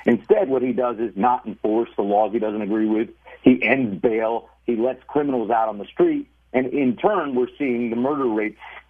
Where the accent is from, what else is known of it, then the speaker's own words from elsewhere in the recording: Queens, New York, United States; accent: Queens; I'm from Queens. I speak Queens, so I get him.